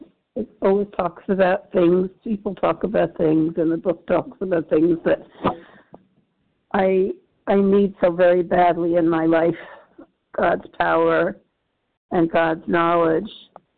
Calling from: New York, United States; New York.

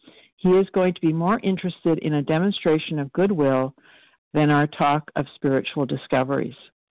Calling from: British Columbia, Canada; I'm calling in from British Columbia, Canada.

